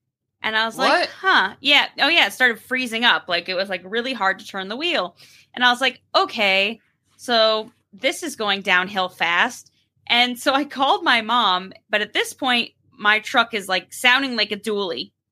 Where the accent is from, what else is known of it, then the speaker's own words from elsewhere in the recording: Connecticut, United States; when I grew up in Connecticut